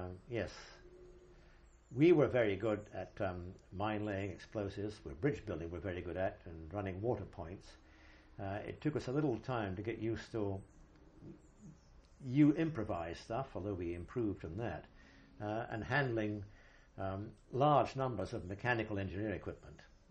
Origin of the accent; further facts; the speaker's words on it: Scotland, United Kingdom; As a Scotsman, which is a slight digression, I find it very much easier, because